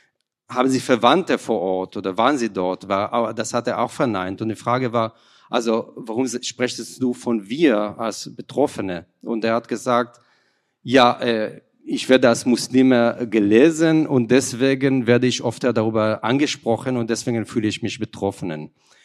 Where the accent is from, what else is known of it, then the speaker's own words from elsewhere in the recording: Israel; German is a second language; Ich bin im Kibbutz aufgewachsen, in einer sehr freiwillige sozialistische Umgebung, wo nicht nur die Menschenrechte, sondern die Gleichwertigkeit und das Anstreben eine gerechte Gesellschaft eine sehr hohe Stellenwert hat.